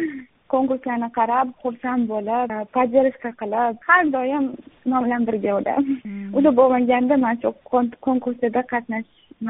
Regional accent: Tashkent, Uzbekistan; born there; Men Toshkent shahrida tug'ilganman.

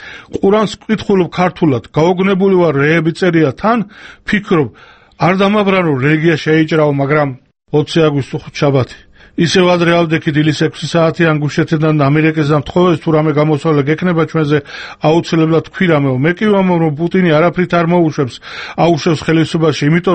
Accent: Chechnya, Russia; now in Georgia; ვილაპარაკებ ჩემ ჩეჩნეთზე და ჩემ საქართველოზე მე ჩეჩენი ვარ

